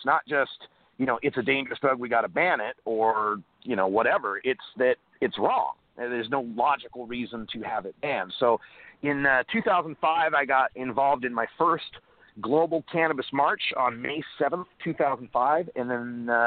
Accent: Idaho, United States; Well, I grew up in Idaho, where we have two strains of marijuana, got some and don't.

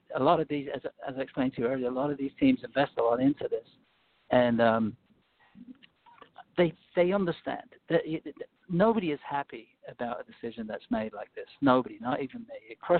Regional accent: Ireland; accent: English; I'm actually from Ireland. I have a little bit of an English accent because I lived there for a while.

